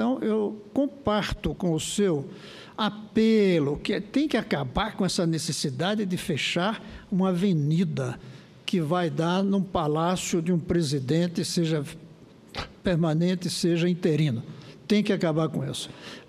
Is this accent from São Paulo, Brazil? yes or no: no; Brasília, Federal District, Brazil; Eu, como sou de Brasília e conheço bem